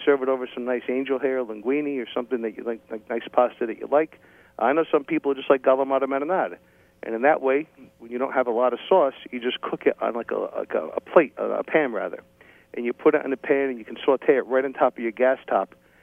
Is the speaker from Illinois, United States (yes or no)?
no; New Jersey, United States; Well, you know, I'm from Jersey, okay?